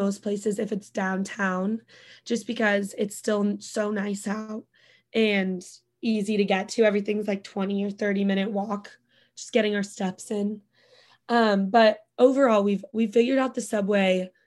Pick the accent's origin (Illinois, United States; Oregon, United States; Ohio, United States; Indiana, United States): Oregon, United States; Bend; now in New York, United States; I live in the East Village with 2 of my friends from college and 1 of my friends who I grew up with in Bend from high school.